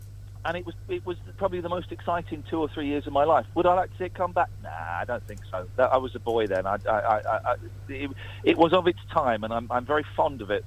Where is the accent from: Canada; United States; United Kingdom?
United Kingdom; Slough, South East England; also born or lived in Farnham Common; I grew up in Slough, but then. Well, I spent the first 11 years of my life in Slough, and then we moved to Farnham Common, which is kind of just on, is in Buckinghamshire.